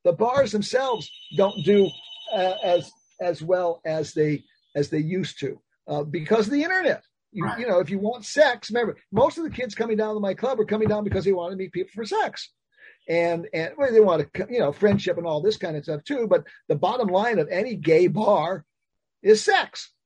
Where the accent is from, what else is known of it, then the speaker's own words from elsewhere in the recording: Los Angeles, California, United States; Well, I didn't grow up in Portland. I grew up in Los Angeles.